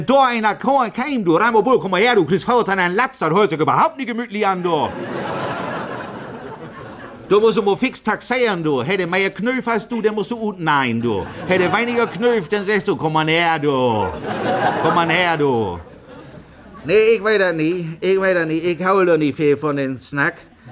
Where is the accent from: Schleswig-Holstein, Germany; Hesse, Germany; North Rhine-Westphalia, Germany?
Schleswig-Holstein, Germany; Marne; Ich sage, ich komme aus Marne. Dittmarschen.